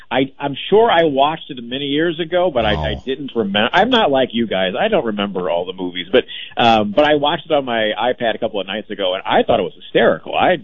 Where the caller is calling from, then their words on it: Durham, North Carolina, United States; I'm in Durham, North Carolina.